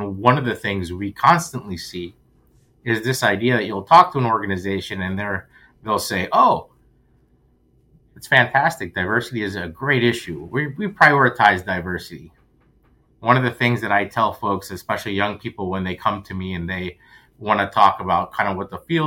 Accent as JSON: {"language": "English", "region": "West Virginia", "country": "United States", "tie": "born or raised there", "said": "So I grew up in West Virginia. I grew up in a very rural area"}